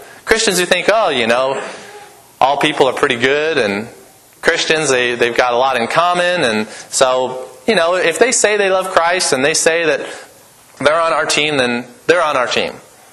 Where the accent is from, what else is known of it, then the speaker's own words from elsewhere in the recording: Lincoln, Nebraska, United States; also born or lived in Wyoming; I grew up in Lincoln. I'm a city slicker.